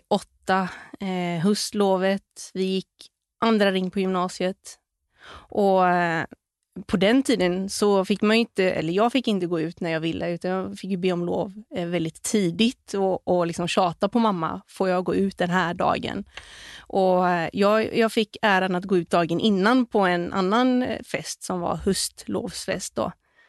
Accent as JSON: {"language": "Swedish", "town": "Gothenburg", "region": "Västra Götaland County", "country": "Sweden", "tie": "born or raised there", "said": "för handboll var väldigt starkt förankrat i området där vi växte upp, i Kärra, Göteborg."}